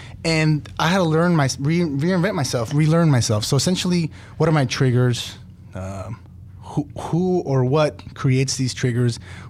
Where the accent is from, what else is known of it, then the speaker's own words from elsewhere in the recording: California, United States; Well, yes, well, I'm born and raised in California, so I was lucky to come back home